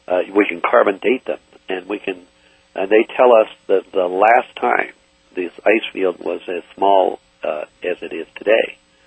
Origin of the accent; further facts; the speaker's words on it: West Virginia, United States; I grew up in West Virginia, and I heard all the stories of the canaries the miners used to take down